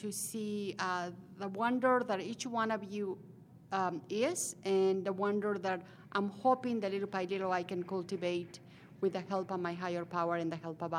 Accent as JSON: {"language": "English", "town": "Salt Lake City", "region": "Utah", "country": "United States", "said": "I come from Salt Lake City, Utah."}